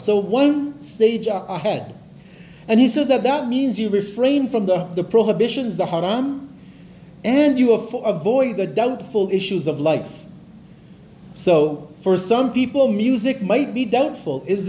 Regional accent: Edmonton, Alberta, Canada; because I'm from Edmonton, so I'll make dua for Edmonton.

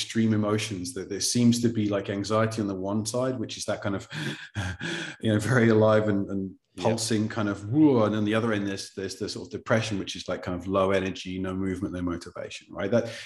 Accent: England, United Kingdom; now in Lisbon, Portugal; I'm English, so I'm just going to acknowledge the weather situation before anything else.

